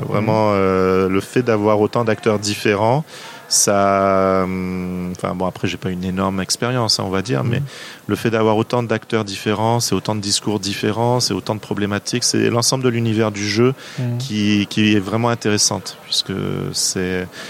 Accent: Guadeloupe; moved away as an adult; initialement j'étais de Guadeloupe, où on a préparé ce projet. Donc je savais que j'allais arriver en Guyane, qui était assez proche malgré tout de ma Guadeloupe natale

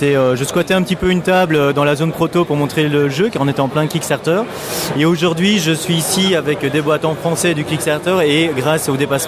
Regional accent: Belgium; parce que je suis un Belge et les Belges aiment bien la BD

